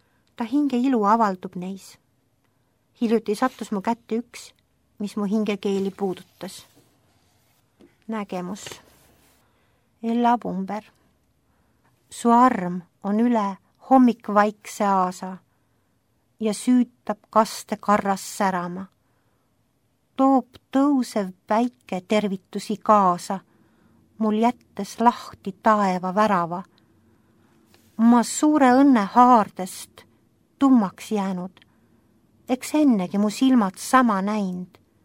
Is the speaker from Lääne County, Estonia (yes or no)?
yes; Haapsalu, Lääne County, Estonia; Kasvasime üles iseseisva Eesti aateliste noortena.